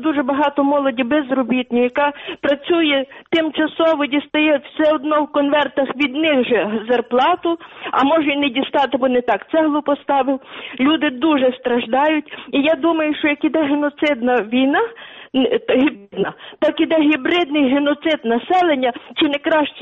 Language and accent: Ukrainian; Kolomyia, Ivano-Frankivsk Oblast, Ukraine; мені 69 років, я з Коломиї.